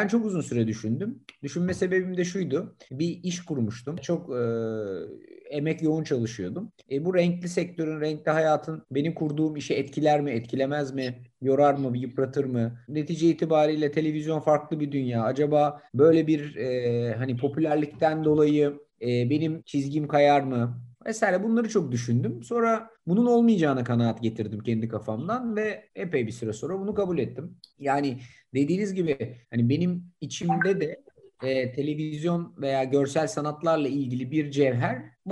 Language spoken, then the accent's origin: Turkish; Istanbul, Turkey; Ben 1975 İstanbul doğumluyum. Bütün okul hayatımı, yani ilk orta lise hepsini İstanbul'da okudum.